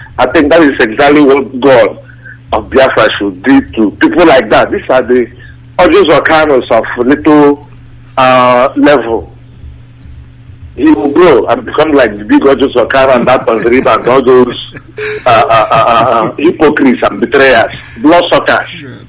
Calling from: Malaysia; from Malaysia.

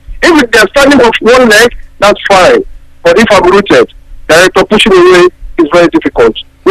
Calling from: Greece; Yeah, I'm calling from Greece.

